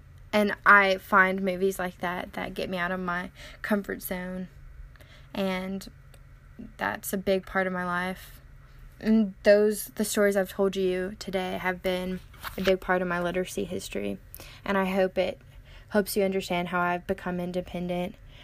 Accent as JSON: {"language": "English", "region": "Louisiana", "country": "United States", "also_born_or_lived": "California", "moved": "as an adult", "said": "given that I moved from Louisiana to North Carolina when I went to college. So you assume that I moved from California back to Louisiana, and then Louisiana to North Carolina."}